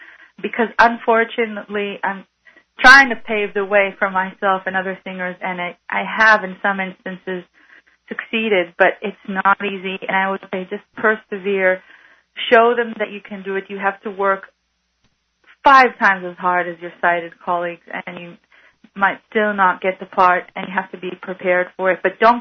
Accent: Israel; moved away as an adult; also born or lived in Argentina / United States; now in Australia; I was born in Argentina, and I lived in Argentina for 2 years, and then I lived in the United States till I was five. Then when I was five, I came here to Israel, lived here till I was 13

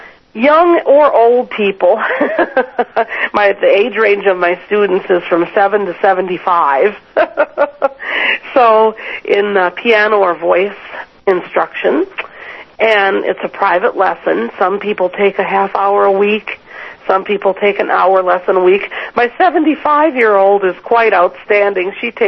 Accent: Iowa, United States; now in Huntsville, United States; Oh, no, I grew up in Iowa, actually.

